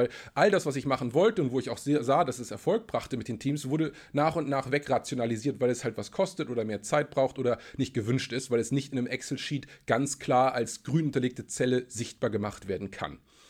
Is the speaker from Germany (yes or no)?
yes; Germany; in Deutschland, wo ich aufgewachsen bin, wo Arbeit anstrengend und entbehrungsreich sein muss